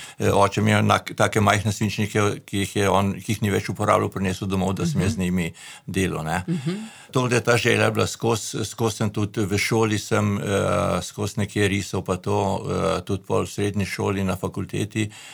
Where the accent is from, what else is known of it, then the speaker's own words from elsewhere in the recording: Cerknica, Inner Carniola–Karst, Slovenia; also born or lived in Ljubljana; Ja, jaz sem domačin. Dobro, rojen sem v Ljubljana, pek kot otrok sem živel v cerknici. Mogoče ena zanimivost, da moji predniki izvirajo pa iz Trnce.